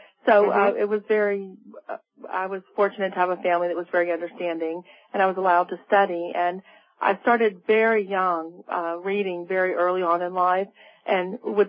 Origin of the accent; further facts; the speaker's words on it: Louisiana, United States; growing up in Louisiana, we had a carport there